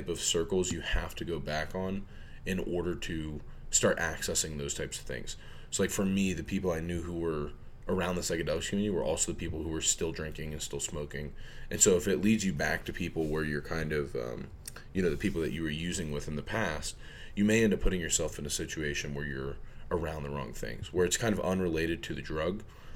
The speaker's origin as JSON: {"language": "English", "region": "Florida", "country": "United States", "tie": "born or raised there", "said": "Yeah, like growing up in Florida, the only people yeah. I could get mushrooms from were the people that dealt everything else."}